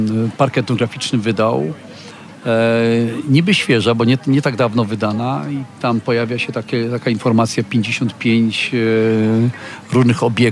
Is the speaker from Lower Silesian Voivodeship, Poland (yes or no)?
no; Pomeranian Voivodeship, Poland; Więc z moich rodzinnych stron, z Nordy, z kaszubskiej Nordy.